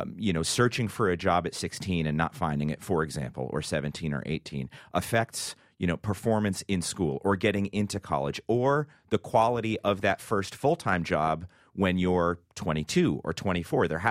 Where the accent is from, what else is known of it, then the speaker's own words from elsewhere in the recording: Hershey, Pennsylvania, United States; Hershey Park, it was by far the biggest summer employer for the 16 to 24 set in my hometown of Hershey.